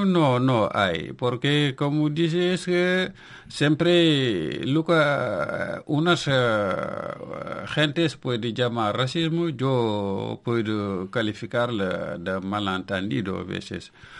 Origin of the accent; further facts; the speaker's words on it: Senegal; Spanish is a second language; now in Spain; Ahora la actualidad la conozco mejor aquí que en mi país. Y ves, somos inmigrantes. Casi 12 meses sobre 12 estamos aquí en Galicia.